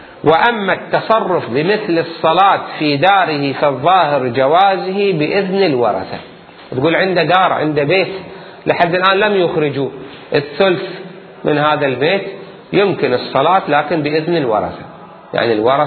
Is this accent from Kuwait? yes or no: yes; Kuwait; وقت الغزو عندنا بالكويت